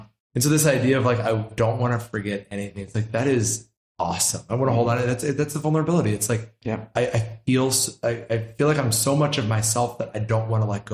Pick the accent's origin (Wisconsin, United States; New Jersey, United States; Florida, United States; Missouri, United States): Missouri, United States; St. Louis; I think it's a little bit of like how I grew up in St. Louis, a little bit of maybe the USC feel